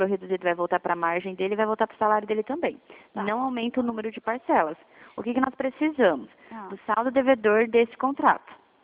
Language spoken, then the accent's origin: Portuguese; Dourados, Mato Grosso do Sul, Brazil; eu sou da cidade de Dourados